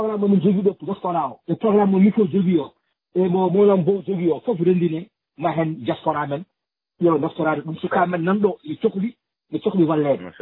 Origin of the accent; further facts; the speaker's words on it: Mauritania; maintenant on est mauritanien